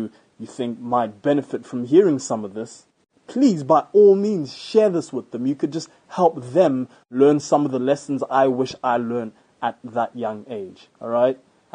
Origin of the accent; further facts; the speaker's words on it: Botswana; Where I live right now, my home country, Botswana